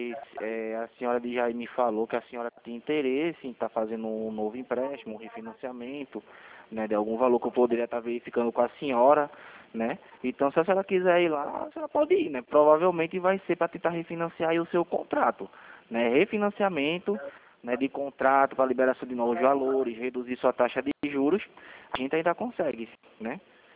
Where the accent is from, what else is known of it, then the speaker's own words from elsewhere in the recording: Recife, Pernambuco, Brazil; Eu sou daqui de Recife